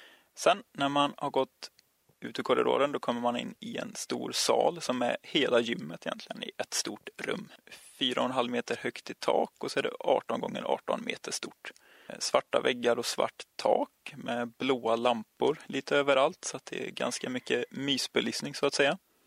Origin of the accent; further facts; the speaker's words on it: Nossebro, Västra Götaland County, Sweden; eftersom jag kommer ifrån Nossebro